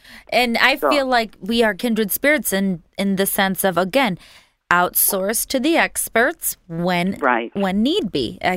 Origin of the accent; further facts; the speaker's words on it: Michigan, United States; I grew up on Jarvis Street in Michigan